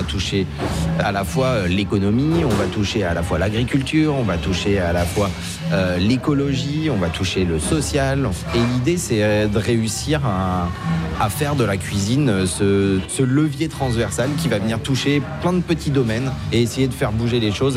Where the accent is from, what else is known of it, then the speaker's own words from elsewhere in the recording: Pays de la Loire, France; Non, je suis pas rennais, non. Je suis du Nord-Sarthe à la base. Après, je suis en Bretagne depuis 2001. Et j'ai passé la moitié de ma vie en Bretagne quand même.